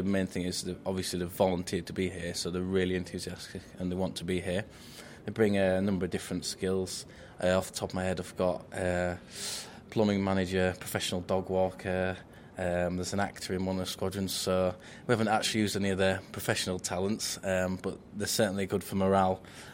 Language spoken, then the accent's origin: English; Filey, Yorkshire and the Humber, United Kingdom; I'm 28 years old. I'm from Filey in North Yorkshire